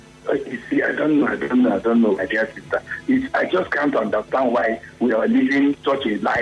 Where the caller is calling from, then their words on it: Port Harcourt, Rivers, Nigeria; Yeah, I'm calling from Arumakwu, Port Harcourt.